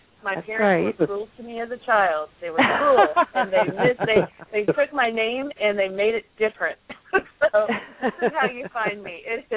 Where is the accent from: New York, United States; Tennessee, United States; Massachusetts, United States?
Tennessee, United States; I'm from Tennessee. I'm a country girl